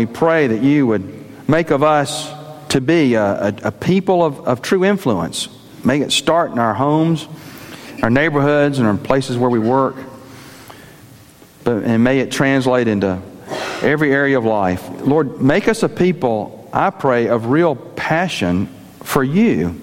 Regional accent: Birmingham, Alabama, United States; Mark and I were like brothers growing up in Birmingham, we began to reflect on some friends we had in the church we both grew up in.

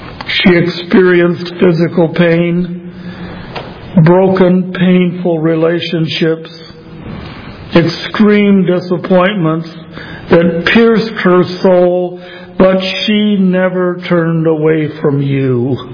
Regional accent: Morenci, Michigan, United States; I grew up on the … farm on Packard Road near Seneca, Lenawee County, Morenci, Michigan.

